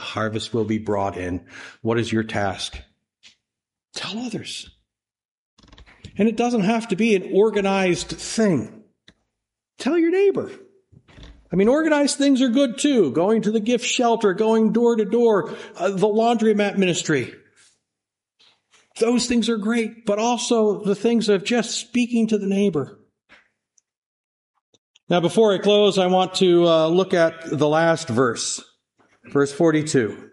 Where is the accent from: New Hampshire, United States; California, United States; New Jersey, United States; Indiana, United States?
New Jersey, United States; I grew up in New Jersey.